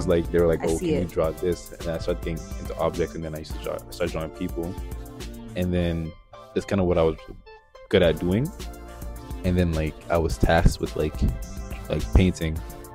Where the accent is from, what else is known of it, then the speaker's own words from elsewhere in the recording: Ottawa, Ontario, Canada; also born or lived in Sierra Leone / United States; I want to say I grew up here, but my first memory was in Sierra Leone, and I have a couple memories from the States as well, but like I guess, you know, I'm really Canadian for real.